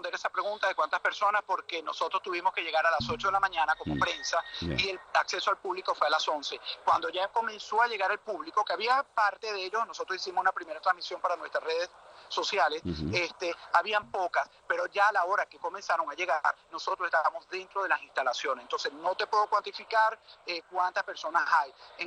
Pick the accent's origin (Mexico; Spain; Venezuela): Venezuela; moved away; nosotros como venezolanos, como diáspora